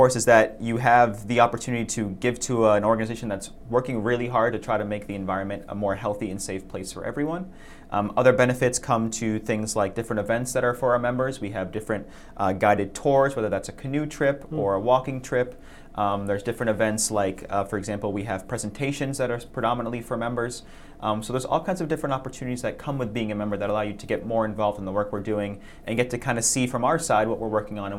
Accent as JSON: {"language": "English", "town": "Sharon", "region": "Massachusetts", "country": "United States", "tie": "born or raised there", "said": "I grew up in Sharon and now live in Braintree, so kind of all been in the southeast to Boston, Massachusetts area my entire life."}